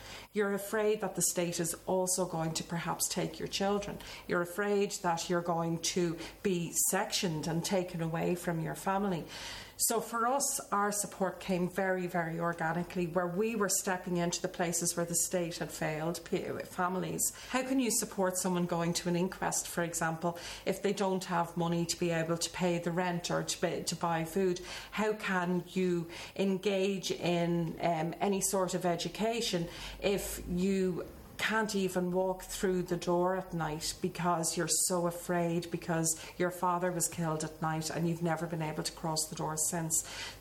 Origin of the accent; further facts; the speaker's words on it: Dublin, Leinster, Ireland; I think growing up in Dublin and what I've just described, where you'd be in a place where nobody had any money